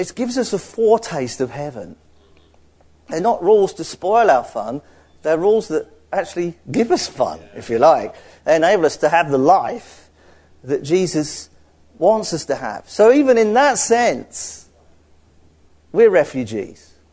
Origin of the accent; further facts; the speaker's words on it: London, United Kingdom; now in Scarborough, United Kingdom; I mean, I love living in Scarborough, but I'm a refugee from London.